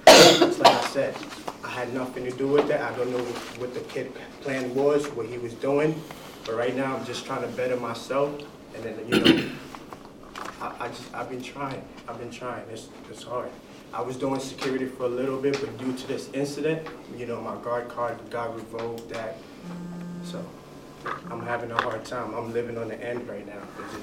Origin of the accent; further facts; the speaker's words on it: Bronx, New York, United States; because I was born and raised in Bronx